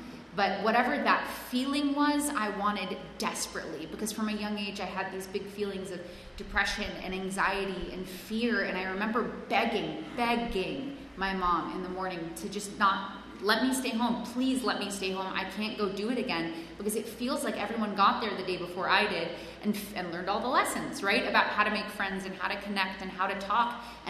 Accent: Los Angeles, California, United States; English is a second language; My parents are immigrants. I have a weird name. English is not my first language. I grew up in an affluent area of Los Angeles, and I was in the apartment that had eviction notices on the door.

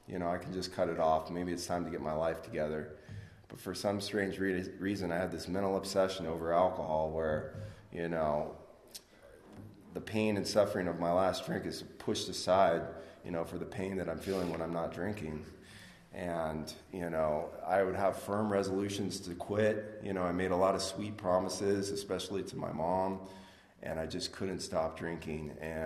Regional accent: San Diego, California, United States; Like I said, I'm from San Diego. I come from a good family.

